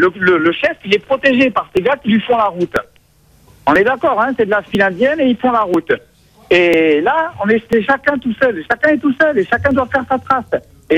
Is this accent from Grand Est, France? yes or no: no; Occitanie, France; now in Aix-en-Provence, France; Je ne suis pas dans l'Aveyron. Je suis à Aix-en-Provence actuellement, mais je suis bien de l'Aveyron, oui.